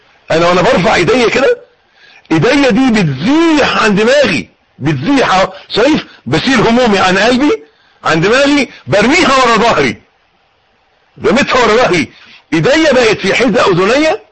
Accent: Egypt; بيقولوا عيبنا احنا كمصريين ان احنا بنتكلم من مناخيرنا، ما بنتكلمش من بقنا، بنتكلم من انفنا، ما بنتكلمش من بقنا.

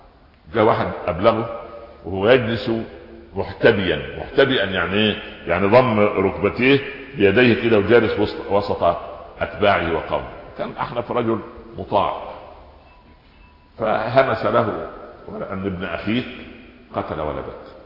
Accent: Egypt; فأنا اقول لاحد الشعراء الفكاهيين كان عندنا في مصر، كان مشهور جدا

